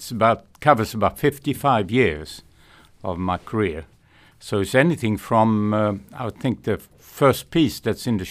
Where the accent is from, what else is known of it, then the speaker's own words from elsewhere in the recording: Corpus Christi, Texas, United States; also born or lived in Botswana; the namesake of my hometown, Corpus Christi. We've been here for 41 years